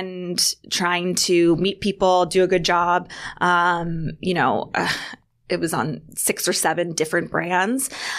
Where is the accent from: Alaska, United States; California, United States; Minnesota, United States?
California, United States; San Francisco; now in New York City, United States; So I am originally from San Francisco.